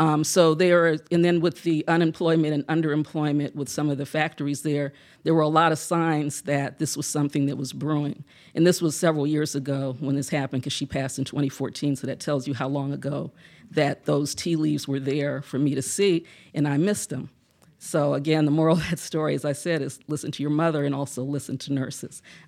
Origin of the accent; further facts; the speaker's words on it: Akron, Ohio, United States; I would have been at the forefront of the opioid crisis because I'm from Akron, Ohio, and Ohio is at the center of this.